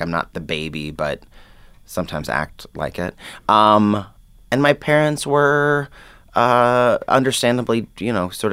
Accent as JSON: {"language": "English", "region": "Midwest", "country": "United States", "lives_now": "New York, United States", "said": "So I embrace the fact that I'm from the Midwest, and I'm proud of that. It's like it's a great place to be from"}